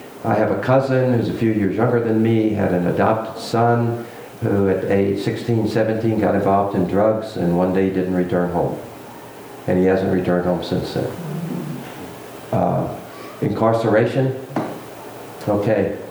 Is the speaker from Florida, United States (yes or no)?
yes; Orlando, Florida, United States; I'm from Florida, Central Florida, Orlando, we have this weather phenomenon called hurricanes.